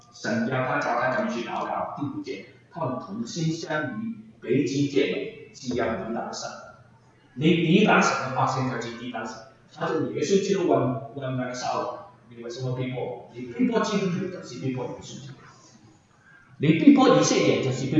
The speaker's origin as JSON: {"language": "Chinese", "country": "China", "said": "为什么我们中国人要送死呢？主啊，求主你垂听为我的祷告，拯救我们这些中国人"}